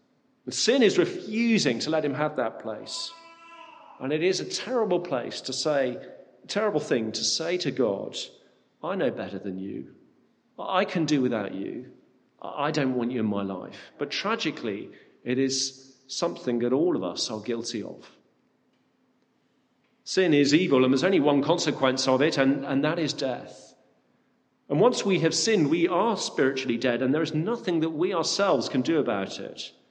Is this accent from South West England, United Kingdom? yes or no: yes; South West England, United Kingdom; I was brought up in the Forest of Dean, a beautiful part of the country